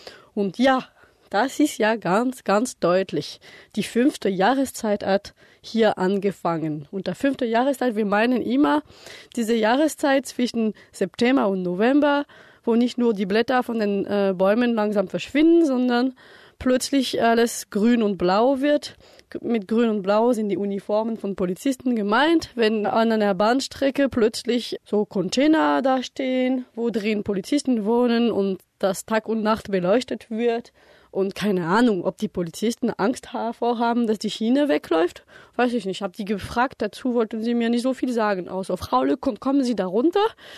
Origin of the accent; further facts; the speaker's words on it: Kassel, Hesse, Germany; Ich komme aus Kassel